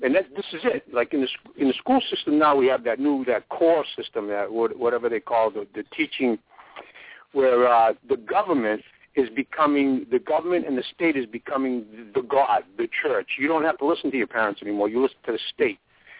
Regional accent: United States; I say the things I say because I'm an American and I love my country.

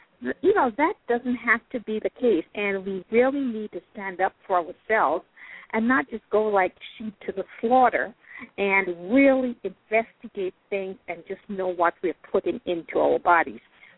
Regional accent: Antigua & Barbuda; I'm originally from the Caribbean, an island called Antigua. You might have heard it pronounced Antigua.

